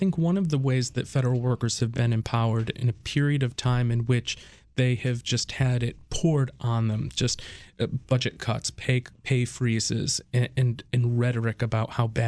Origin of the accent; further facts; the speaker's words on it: Connecticut, United States; But my background, I grew up in Connecticut.